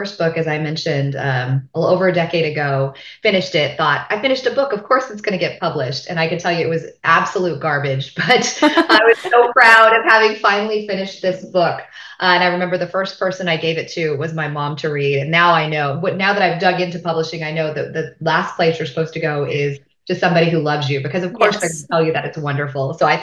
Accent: Dallas, Texas, United States; now in Oakland, United States; I'm originally from Texas. I grew up in Dallas. I currently live in Oakland, California

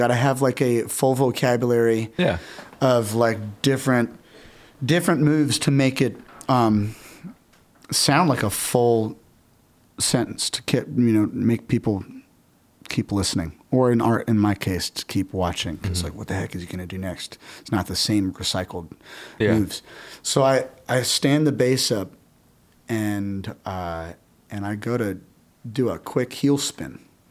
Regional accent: Lafayette, Indiana, United States; we were up in my hometown in Indiana, at a smaller theater called Duncan Hall. Mm-hmm. It's like off of Main Street in downtown Lafayette, Indiana.

